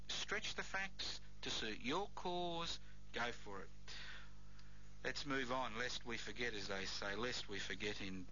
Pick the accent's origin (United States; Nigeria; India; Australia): Australia; We are very Australian. This is it. This is what I'm saying.